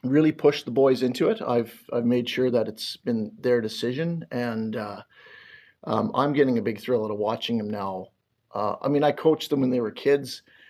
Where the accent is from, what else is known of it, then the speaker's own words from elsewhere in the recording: Kenaston, Saskatchewan, Canada; So my hometown was Keniston, Saskatchewan